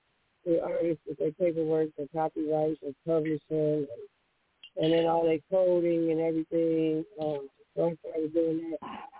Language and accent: English; Gary, Indiana, United States; born there; also born or lived in Chicago / Detroit; because I was born in Gary, Indiana. So from Gary to Chicago, then my granddaddy came to Detroit and bought a lot of property.